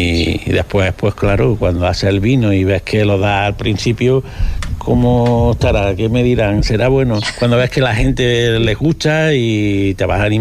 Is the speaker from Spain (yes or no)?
yes; Córdoba, Andalusia, Spain; Yo nací en Córdoba, soy de Córdoba, y pues, llevo ya aquí 34, 35 años.